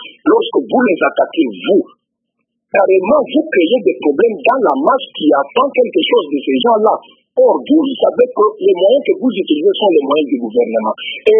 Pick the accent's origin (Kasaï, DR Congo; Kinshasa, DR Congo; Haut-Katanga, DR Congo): Kasaï, DR Congo; Pour le reste, par exemple, chez nous au Kassai, on n'a pas un problème tribal